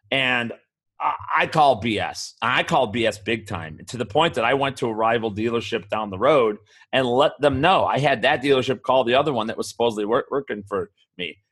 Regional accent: Chicago, Illinois, United States; now in Arizona, United States; Now, remember, I'm down here in Arizona, and I'm in Arizona, and I'm from Chicago, lifelong Bears fan

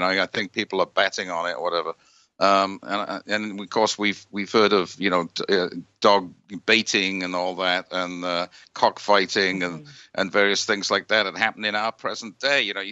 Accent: Wales, United Kingdom; There's one from where I grew up in Wales where the dog was guarding the baby while the king was out.

